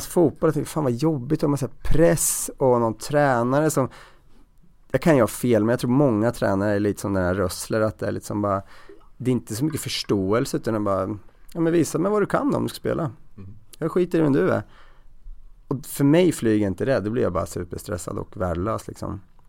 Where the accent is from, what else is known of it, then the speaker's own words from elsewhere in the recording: Norrköping, Östergötland, Sweden; moved away; men framförallt sen jag flyttade från Norrköping så blir det någon så här sätt att hålla kontakt med någon slags rötter eller vad det nu kan vara.